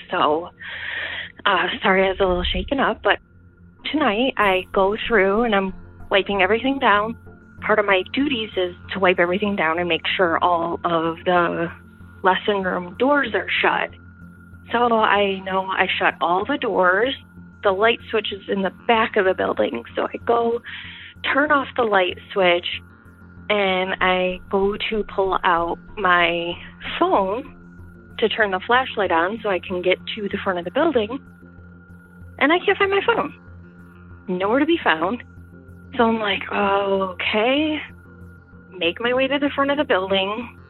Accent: Michigan, United States; I am from Michigan.

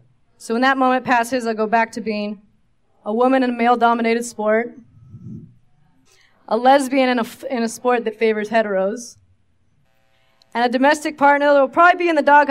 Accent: Kauai, Hawaii, United States; Let me tell you where I came from so you can understand my story. I grew up in Kauai with two brothers.

